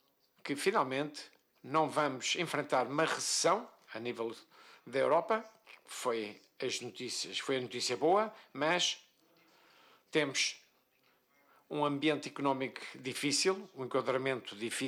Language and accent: Portuguese; Luxembourg; Como disse, sou de Luxemburgo e laços fortes humanos entre Portugal e o Luxemburgo.